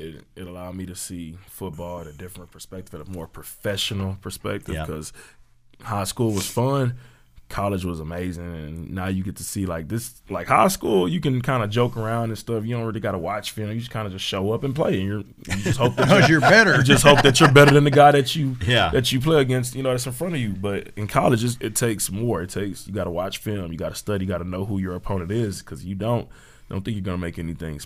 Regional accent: Houston, Texas, United States; now in West Texas, United States; Yeah, I came from Houston. He came from the Dallas area, and now we're country boys.

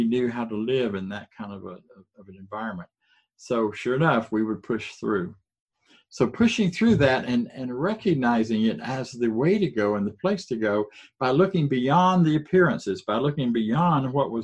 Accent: Florida, United States; I grew up in Florida. We used to do a lot of rambling through the swamp.

